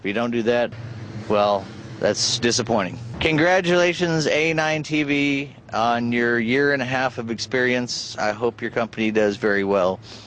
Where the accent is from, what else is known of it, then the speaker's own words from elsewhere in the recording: United States; born there; I was born here in the United States back in 1973.